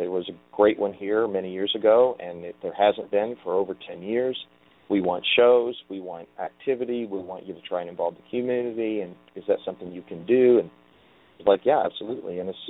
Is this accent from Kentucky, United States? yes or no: yes; Kentucky, United States; also born or lived in Indiana; I grew up in Kentucky and southern Indiana and went to high school at Croydon Central High School in Croydon, Indiana. And most of my upbringing in many respects was very rural.